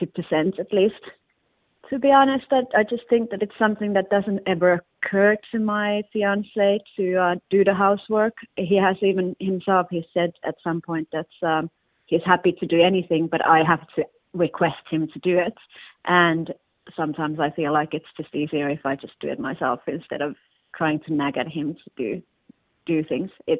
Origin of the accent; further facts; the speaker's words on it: Finland; now in London, United Kingdom; I'm originally from Finland. Now I live in Hackney in London. I live with my fiancé and I am 37 years old.